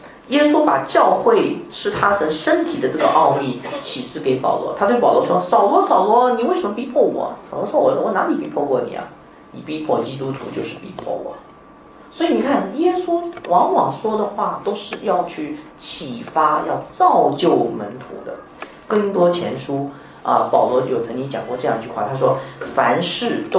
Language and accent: Chinese; Shanghai, China; 因为我现在在上海长大